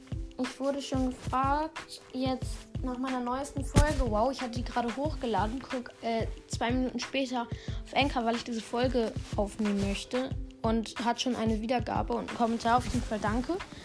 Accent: Bremen, Germany; Also, ich komme aus Bremen

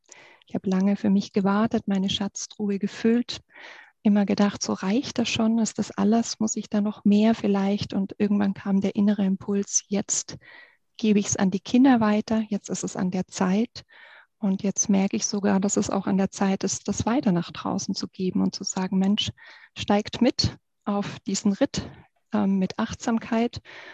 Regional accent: Baden-Württemberg, Germany; now in Munich, Germany; Ich bin ursprünglich auf dem Land aufgewachsen, in Baden-Württemberg, und war so ein bisschen überrascht, wie klein die Häuser in München sind.

